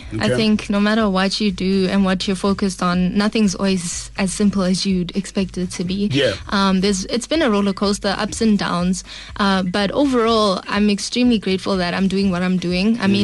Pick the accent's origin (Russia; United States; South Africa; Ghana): South Africa; Johannesburg, Gauteng; But yeah, I'm a trap queen. I'm from Joburg.